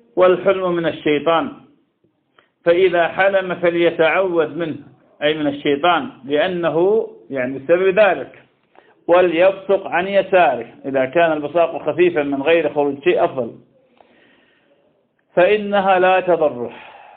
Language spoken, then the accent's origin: Arabic; Ramadi, Al Anbar, Iraq; كان شاب عندنا في الرمادي مسرف جدا بالسيئات